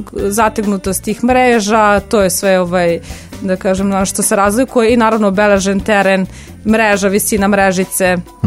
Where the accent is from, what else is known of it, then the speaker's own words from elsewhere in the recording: Kovin, Vojvodina, Serbia; ja sam inače iz Kovina